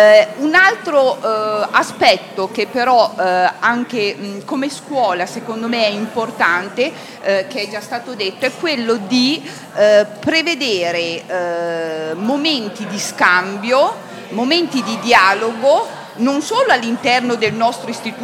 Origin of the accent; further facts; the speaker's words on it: Comano, Tuscany, Italy; Io sono originaria della Lunigiana, di Comano, per cui conosco anche la realtà dell'altro versante.